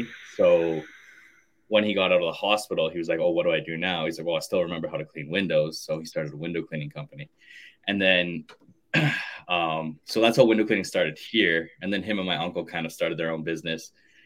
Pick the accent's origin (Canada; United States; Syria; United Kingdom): Canada; love being Canadian, love living north of the border.